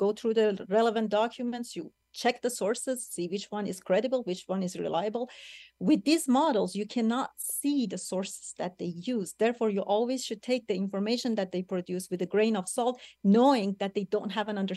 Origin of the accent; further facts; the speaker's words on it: Iran; I'm from Iran, you know, when I traveled back to Iran